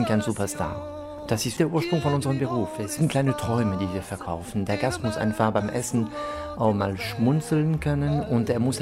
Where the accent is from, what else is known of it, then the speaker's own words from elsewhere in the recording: France; German is a second language; now in Germany; ich komme aus Frankreich, lebe sehr glücklich seit 34 Jahren in Deutschland